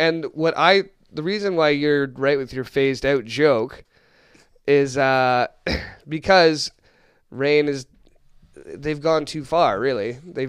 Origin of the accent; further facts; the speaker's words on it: Canada; oh, like, I'm from Canada. I'm out here. Like, I DJ in Canada.